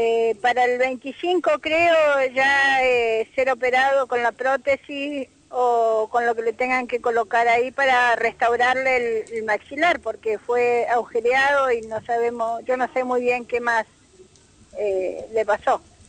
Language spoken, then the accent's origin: Spanish; Bariloche, Río Negro, Argentina; soy de Bariloche, está mi origen, está mi raíz. El Nahuel Guapi es mi lugar